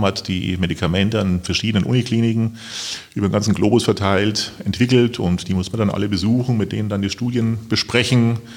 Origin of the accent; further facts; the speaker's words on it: Regensburg, Bavaria, Germany; moved away as an adult; also born or lived in Munich; now in Wiesbaden, Germany; Ja, ich stamme aus Regensburg, also Bayern. Bin dort aufgewachsen und dort die ersten Semester studiert und dann nach München gewechselt. Dort fertig studiert und noch die ersten Berufsjahre verbracht. Und jetzt, wie ich eben schon erwähnt hatte, seit 1988 hier in Wiesbaden.